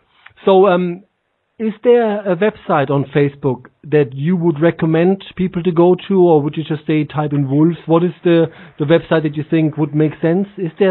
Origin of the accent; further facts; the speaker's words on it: Frankfurt, Hesse, Germany; because I'm from Frankfurt.